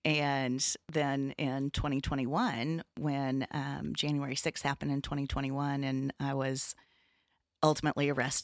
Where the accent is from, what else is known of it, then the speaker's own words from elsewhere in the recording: Lubbock, Texas, United States; I was born and raised in Lubbock, Texas. I was homeschooled my whole life, which I believe is why I turned out so well.